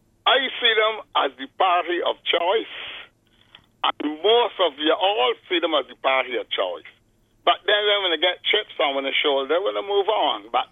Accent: Barbados; I never tell nobody that I live in Straker's tenantry. I come from Straker's tenantry.

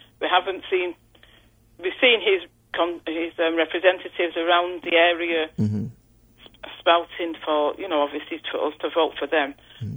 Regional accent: England, United Kingdom; we're from England, so things are a lot different here.

